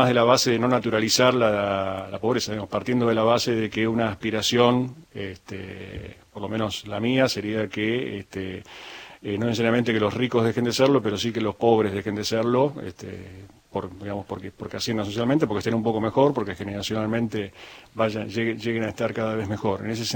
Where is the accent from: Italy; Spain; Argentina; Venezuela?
Argentina; San Isidro, Buenos Aires Province; Yo soy de San Isidro, en Buenos Aires